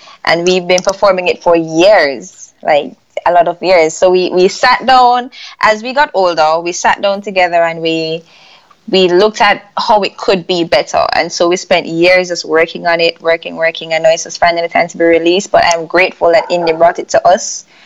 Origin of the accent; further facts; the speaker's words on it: Montego Bay, Saint James, Jamaica; Okay, we're both from Montego Bay, which is St. James.